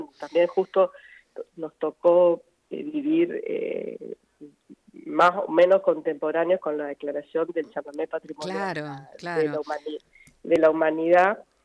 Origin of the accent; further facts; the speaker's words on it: Esquina, Corrientes, Argentina; yo soy de Esquina, una ciudad que está muy cerca de Entre Ríos, con la ruta nacional que atraviesa mi pueblo